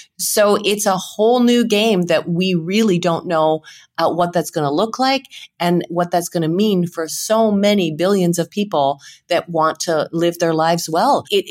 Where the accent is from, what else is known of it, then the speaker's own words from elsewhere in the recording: Canada; as a Canadian, that's not our normal summer temperature.